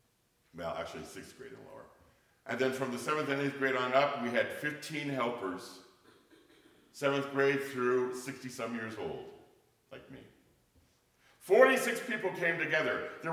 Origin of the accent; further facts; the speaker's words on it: Oregon, United States; I came from Oregon where they have sand dunes on the coast, right?